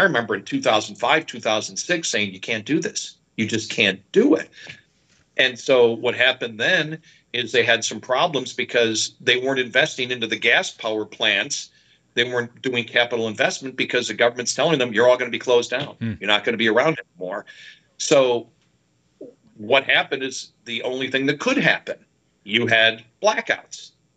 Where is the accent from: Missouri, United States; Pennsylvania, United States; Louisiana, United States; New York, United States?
New York, United States; Buffalo; also born or lived in Northern Illinois; it was a storm that rivaled anything that I went through growing up in Buffalo, or when I lived in Northern Illinois and had some of the cold back there in the early 90s.